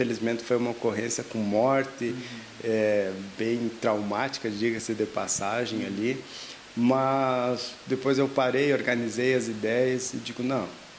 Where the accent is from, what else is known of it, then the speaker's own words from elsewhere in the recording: São José do Ouro, Rio Grande do Sul, Brazil; also born or lived in Tupanci do Sul; now in Lagoa Vermelha, Brazil; eu venho de São José do Ouro, sou natural de São José do Ouro. Morei muito tempo aí na grande metrópole de Tupanci do Sul. E como não tinha hospital em Tupanci, fui originário aí da cidade de São José do Ouro, posterior vindo para Lagoa Vermelha e já me considero lagoense